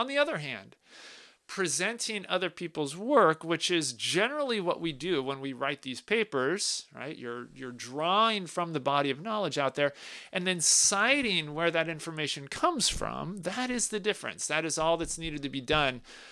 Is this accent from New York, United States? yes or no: no; Portland, Oregon, United States; also born or lived in Seattle; So I actually grew up in the Pacific Northwest. I was born in Seattle, but basically went to middle school, high school, etc. here in Portland.